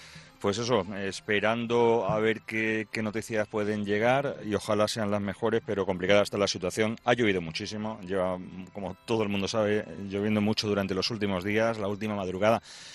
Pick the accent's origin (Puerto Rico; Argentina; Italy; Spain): Spain; Azuaga, Extremadura; yo vivo en Extremadura, yo vengo de Azuaga